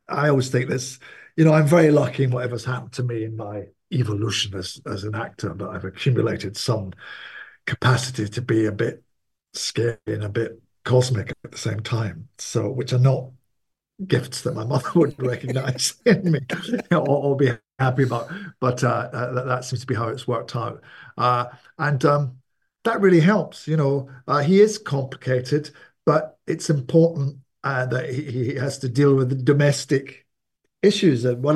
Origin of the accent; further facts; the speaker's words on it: Glasgow, Scotland, United Kingdom; Glasgow, I mean, I'm from Glasgow